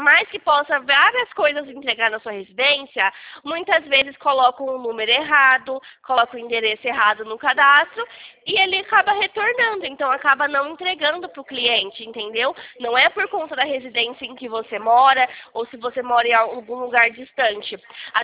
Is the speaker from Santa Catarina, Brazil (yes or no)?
no; Brumado, Bahia, Brazil; born there; now in Americana, Brazil; Não, eu nasci em Brumado, aí pertinho, do lado, né? Agora eu sou aqui do interior de São Paulo, de Americana.